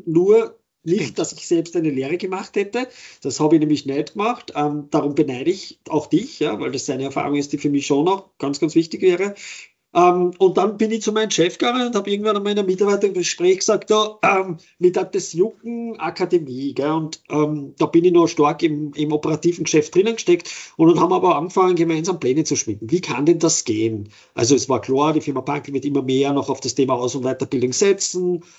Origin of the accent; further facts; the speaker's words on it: Vienna, Austria; born there; moved away as an adult; also born or lived in Salzburg; now in Styria, Austria; Also ich bin jetzt in der Steiermark zu Hause. Ich bin gebürtiger Wiener und habe irgendwann Ende der 90er Jahre mein Studium abgeschlossen und bin dann aus Wien weg